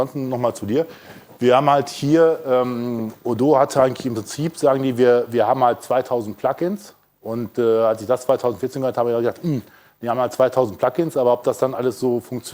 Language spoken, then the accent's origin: German; Bonn, North Rhine-Westphalia, Germany; Wir kommen selber aus Bonn